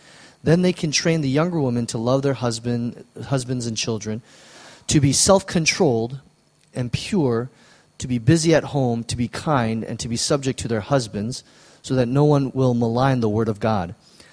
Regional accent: Midwest, United States; when I was growing up in the Midwest, where there's snow and ice

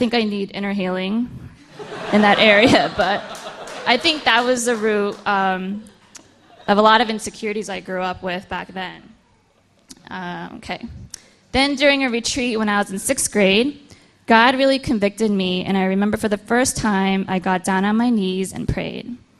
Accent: New Jersey, United States; I was born and raised in New Jersey into a Christian family from age 3 all the way through high school

